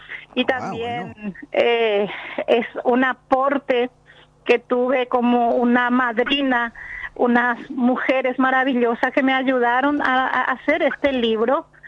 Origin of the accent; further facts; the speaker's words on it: Pirayú, Paraguarí, Paraguay; Pero yo soy de Pirayú. Soy artesana de Pirayú.